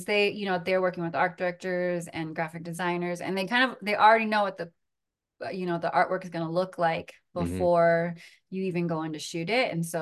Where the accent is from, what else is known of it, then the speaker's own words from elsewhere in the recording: Sacramento, California, United States; And in my hometown of Sacramento, there was like a big hip hop and like b-boy scene that I was a part of.